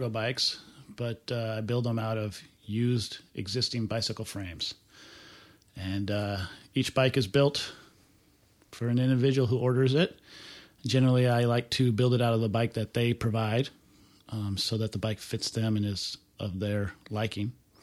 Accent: Montana, United States; No, actually I did not. I grew up in Montana

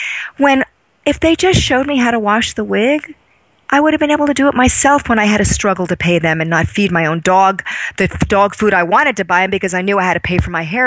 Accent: New York, United States; And I'm from New York.

